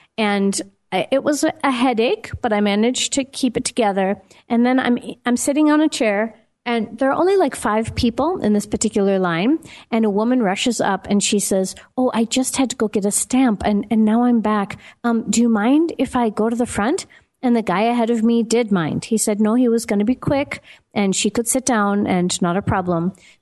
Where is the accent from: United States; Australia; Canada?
United States; now in Johannesburg, South Africa; one of the things about me living in Johannesburg and getting used to being here after being American and living in a few other countries